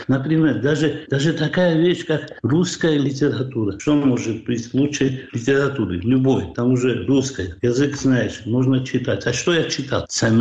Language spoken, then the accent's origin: Russian; Georgia; Мы, грузины, у нас так не происходит, а 4, потом 5 или 7. Нет. У нас или 0, или 10.